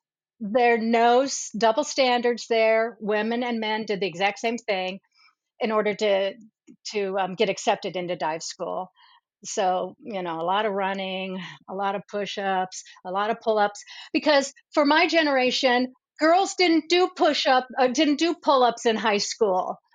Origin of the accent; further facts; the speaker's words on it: Illinois, United States; Well, I grew up in Central Illinois. You don't snorkel in the Illinois River.